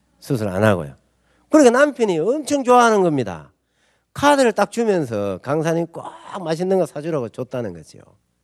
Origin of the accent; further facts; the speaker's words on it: Gyeongsang, South Korea; 저 경상도 사람입니다.